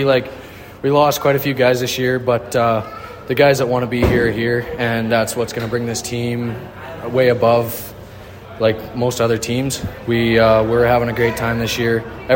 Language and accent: English; Olds, Alberta, Canada; also born or lived in Red Deer / Airdrie; From west of Olds. I live on a farm there. I played in Olds for most of my minor hockey, then moved to Red Deer, then went to Airdrie.